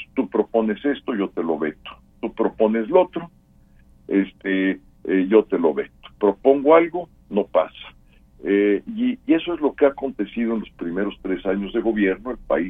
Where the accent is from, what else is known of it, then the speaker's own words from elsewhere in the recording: Mexico; Quienes tienen deudas, que casi somos todos los mexicanos